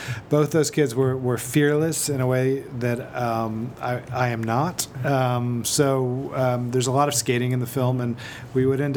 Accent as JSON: {"language": "English", "town": "New York City", "region": "New York", "country": "United States", "said": "I'm from New York City. This film is set in Brooklyn for the most part."}